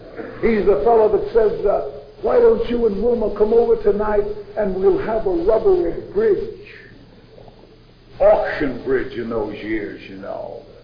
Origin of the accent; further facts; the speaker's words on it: Ireland; I'm an Irishman. My mother's a Limerick woman. Born and raised in Limerick City.